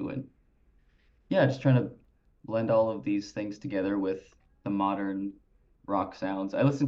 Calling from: Winnipeg, Manitoba, Canada; I'm calling in from Winnipeg, Manitoba.

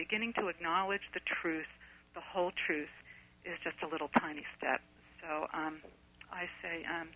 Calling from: Fort Bragg, California, United States; I'm actually calling from Fort Bragg. I have a little store right on Main and Laurel in Fort Bragg

